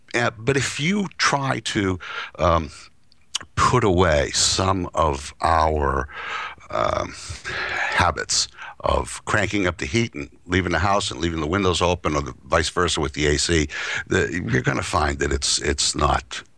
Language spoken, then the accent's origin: English; Boston, Massachusetts, United States; I'm a Bostonian. I grew up in Boston, and and Boston was divided back in the day into little sections.